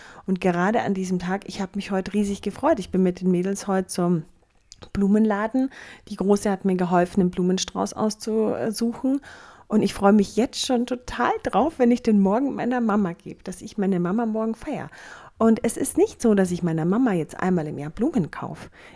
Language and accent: German; Bavaria, Germany; ich weiß nicht, wie es in den anderen Bundesländern ist, aber bei uns in Bayern gibt es überall Blümchen zum selber pflücken